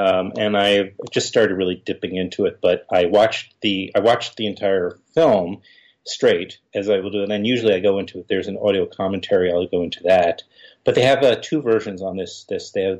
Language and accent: English; Queens, New York, United States; I used to come into Manhattan. I grew up in Queens.